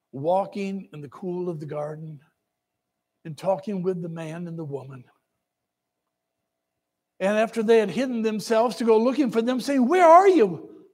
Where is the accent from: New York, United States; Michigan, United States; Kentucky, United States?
Michigan, United States; I said, well, I'm from Michigan, I'm with such and such a unit, I'm a chaplain.